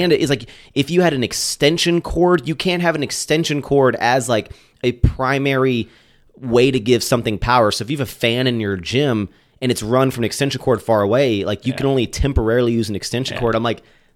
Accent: Roanoke, Virginia, United States; born there; No, I was born in Roanoke. I basically was born South Virginia, and I just kept moving more north, like, the older I got.

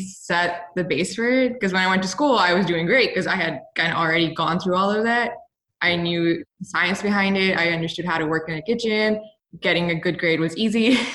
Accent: Lahore, Punjab, Pakistan; now in Houston, United States; I'm 24 years old. I currently live in Houston, Texas, but I am from Lahore, Pakistan.

